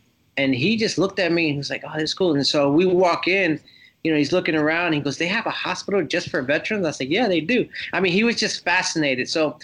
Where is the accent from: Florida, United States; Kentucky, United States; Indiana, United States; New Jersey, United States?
New Jersey, United States; So though I went through that growing up in New Jersey and my mom and dad split, I was in third grade, and it was very hard for me.